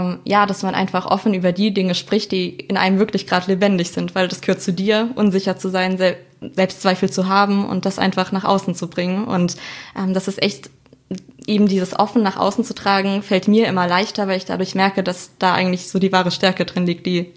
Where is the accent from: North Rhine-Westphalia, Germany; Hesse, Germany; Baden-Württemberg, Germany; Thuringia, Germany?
Baden-Württemberg, Germany; Ich bin 21 Jahre alt. Ich komme aus dem schönen Schwarzwald-Wahlkreis bei Donaueschingen.